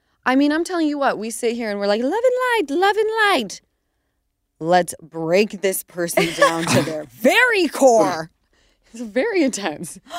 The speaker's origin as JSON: {"language": "English", "region": "Utah", "country": "United States", "tie": "born or raised there", "said": "And my area that we grew up in Utah, for some reason, everyone's houses were 5 minutes away."}